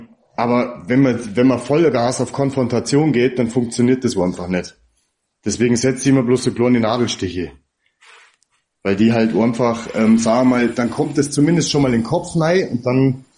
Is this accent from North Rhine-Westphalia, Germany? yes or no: no; Bavaria, Germany; born there; aber ich bin trotzdem Bayer. Also ich bin in Bayern geboren.